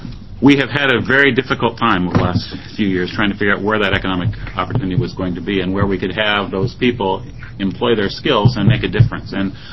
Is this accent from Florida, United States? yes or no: no; Port Angeles, Washington, United States; it's much like where I grew up in Port Angeles, Washington